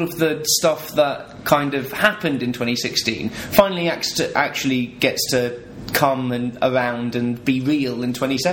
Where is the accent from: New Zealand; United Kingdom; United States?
United Kingdom; as you may tell, because of the ways that sounds come out of our mouths, we're British, so we're going to talk about British politics for a little bit